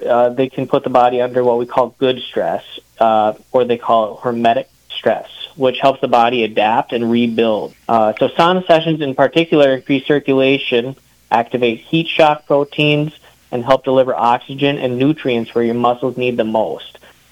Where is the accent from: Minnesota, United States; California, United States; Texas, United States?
Minnesota, United States; Wadena; now in Montevideo, United States; I'm originally from Wadena, so kind of newer to the area here in Montevideo, but been loving it since, so glad to call it home.